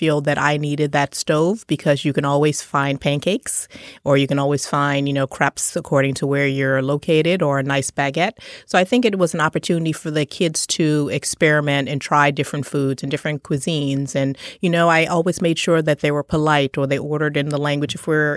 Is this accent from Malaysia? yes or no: no; Trinidad & Tobago; born there; the fact that I was born in Trinidad